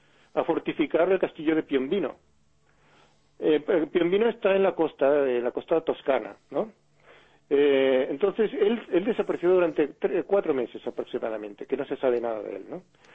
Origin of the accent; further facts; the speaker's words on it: Catalonia, Spain; Sí, porque, a ver, yo soy del Baix Llobregat.